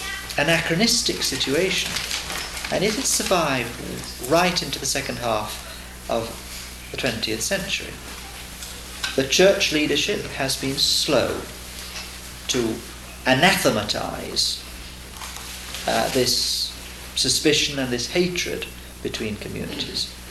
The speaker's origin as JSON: {"language": "English", "town": "Liverpool", "region": "North West England", "country": "United Kingdom", "tie": "born or raised there", "said": "I grew up in Liverpool, which in many ways was an extension of Ireland onto the mainland of Great Britain."}